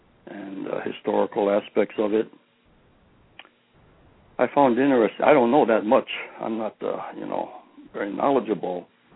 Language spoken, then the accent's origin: English; Chicago, Illinois, United States; And I know most Buddhists, like, you know, we were raised in Chicago, and just about everybody we knew, fellow Buddhists, they had Christmas trees.